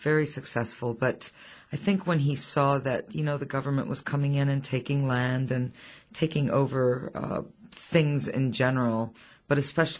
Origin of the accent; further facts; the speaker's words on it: Syria; English is a second language; moved away; my story comes from a core of not being able to speak English when I came here from Syria.